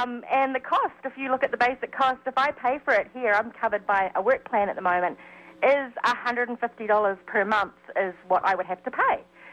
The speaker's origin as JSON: {"language": "English", "country": "New Zealand", "moved": "yes", "lives_now": "United States", "said": "I'm from New Zealand, so I lived under that healthcare system, and my parents are still there today."}